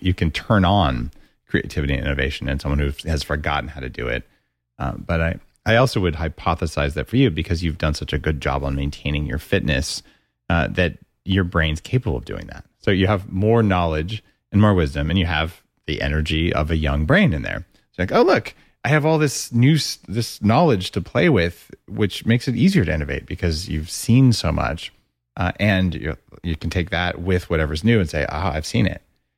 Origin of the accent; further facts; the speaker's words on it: United States; Yeah, no, I'm American.